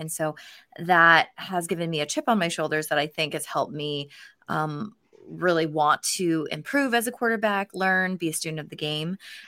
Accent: St. Louis, Missouri, United States; So I grew up in St. Louis, Missouri, mainly. And there wasn't many Asians in my school.

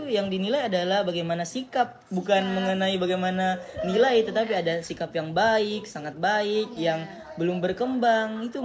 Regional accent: Southeast Sulawesi, Indonesia; Kita ini kan putra daerah Sulawesi Tenggara

